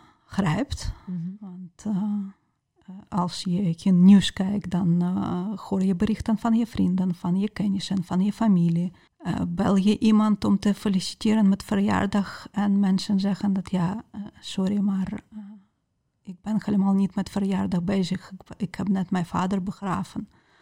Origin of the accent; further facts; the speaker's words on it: Ukraine; Dutch is a second language; Ik zeg altijd dat ik ben kind van Sovjet-Unie. Maar ik zie Sovjet-Unie meer dat wij meer aan samenhorigheid werkten. Aan respect voor iedereen, respect voor iedere nationaliteit, respect voor iedere mens. Ja, Oekraïne, sommige mensen zien dat wij zijn vrij van Rusland.